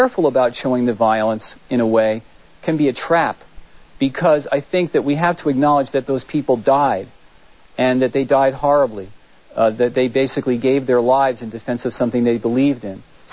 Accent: New York, United States; also born or lived in New Jersey; now in Lincoln, Nebraska, United States; although I'm now here in Lincoln, Nebraska, I'm a native New Yorker. I mean, I was born in New Jersey, but I lived much of my time in New York and lived there till I came here.

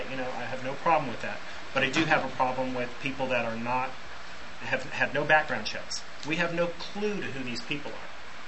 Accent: Texas, United States; But they also left, in my home state of Texas, 310,000 voter basically 310,000 voters' private, personal information out on a website

